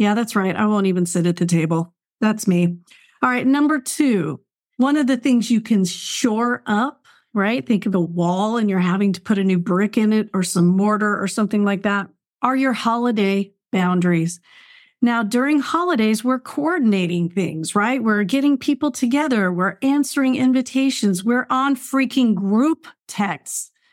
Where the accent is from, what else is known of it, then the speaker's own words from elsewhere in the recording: Michigan, United States; also born or lived in Texas; I grew up in Michigan. I grew up where, you know, it was cloudy, cloudy, cloudy.